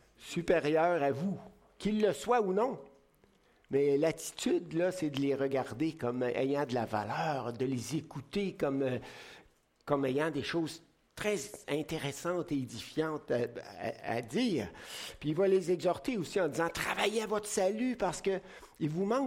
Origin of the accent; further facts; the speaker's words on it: Quebec, Canada; je peux parler de ça parce que je suis un Québécois, là, un Canadien français